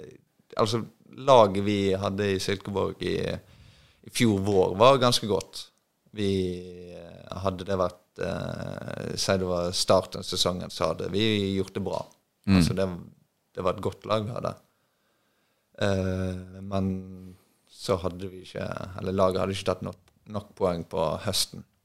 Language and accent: Norwegian; Os, Vestland, Norway; accent: Os dialect; jeg er så på stolt av min dialekt at jeg prøver å snakke, hva skal jeg kalle det, osisk, osamål.